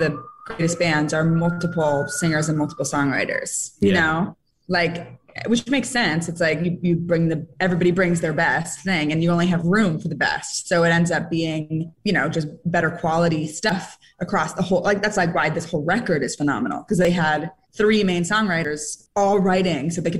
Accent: San Francisco, California, United States; I'm from San Francisco.

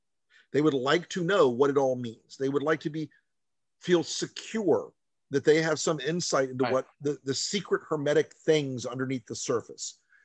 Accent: the South, United States; Listen, I'm a Southerner. I love fried chicken.

